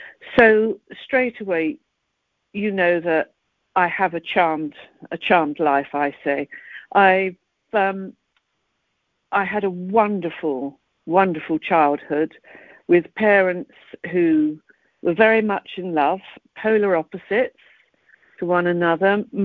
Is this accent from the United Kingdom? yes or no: yes; England, United Kingdom; going to a bar, A, being English, people would say, go on, you know, say something, you're English.